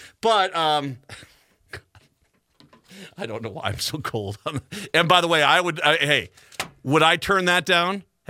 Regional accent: Ireland; now in United States; Actually, it's a very different holiday in Ireland than it is here. In America, it's green beer, and I'm Irish.

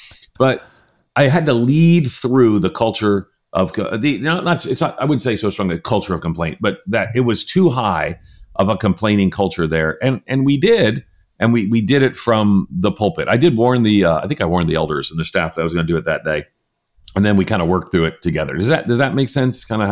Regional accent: New York, United States; You know, I'm a New Yorker, you know, I'm quick with quips

